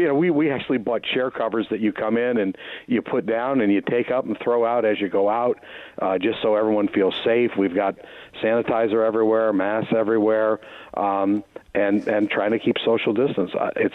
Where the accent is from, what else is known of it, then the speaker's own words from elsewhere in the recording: Massachusetts, United States; I'm from Western Massachusetts. We don't hug. We don't do kiss hello.